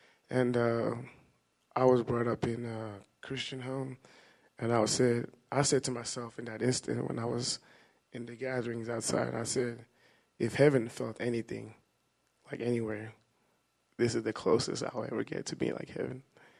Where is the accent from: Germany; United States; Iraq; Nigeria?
Nigeria; moved away as an adult; my skin color says I'm black. I've only been here 5 years. I grew up in Nigeria.